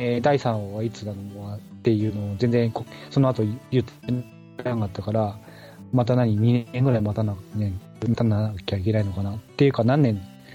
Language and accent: Japanese; Nagano, Japan; 隣の市の出身だからで地元だからっていうので、あと、まあ、長野県でいうとあとうちの地元しかやってないんですよ、